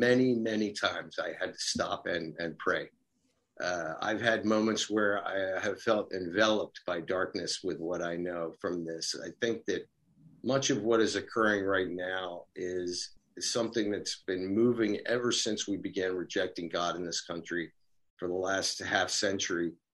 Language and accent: English; Pennsylvania, United States; I grew up outside of Philadelphia, sort of right near Valley Forge out on the Western Main Line, I guess you call it.